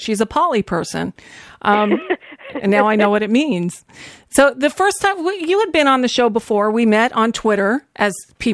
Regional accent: Florida, United States; also born or lived in Los Angeles; I grew up in South Florida. You were in Los Angeles

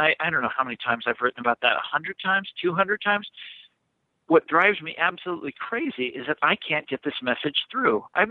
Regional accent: Kansas City, United States; So, I grew up in Kansas City, and Kansas was always Republican, and Missouri was always Democratic.

